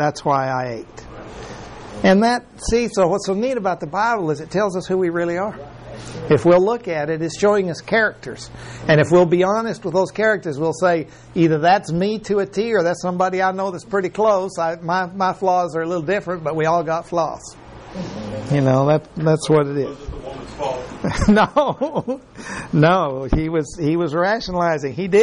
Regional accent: Mexico; But I was raised in Mexico

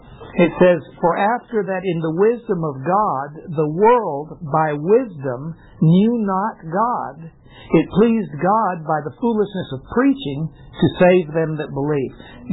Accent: Mexico; Because I come from Mexico, I know the church down there

